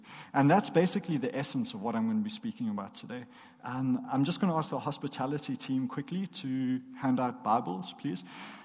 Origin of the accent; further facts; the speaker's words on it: South Africa; moved away as an adult; also born or lived in South Korea; I am from South Africa, but before I came here, I did a year in South Korea teaching English